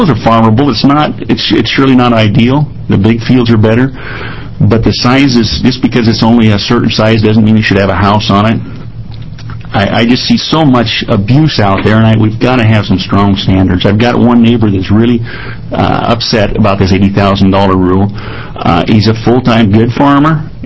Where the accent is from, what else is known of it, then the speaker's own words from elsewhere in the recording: Lebanon, Oregon, United States; from Lebanon, Linn County area.